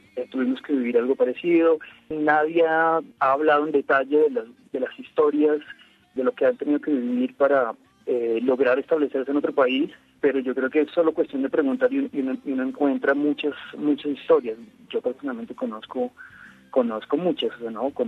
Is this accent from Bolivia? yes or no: no; Colombia; yo, que soy colombiano, que en este momento estoy en Colombia